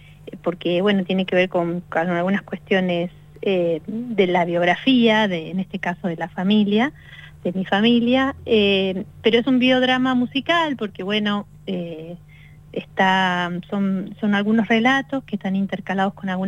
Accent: Trelew, Chubut, Argentina; Yo soy chubutense, nací en Trelew, y bueno, y en realidad toda mi familia desde hace muchos años vivo en la Patagonia.

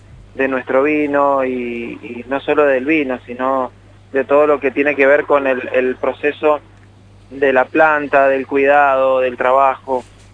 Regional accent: Mendoza, Argentina; nos tenemos que cuidar un poco más como mendocinos

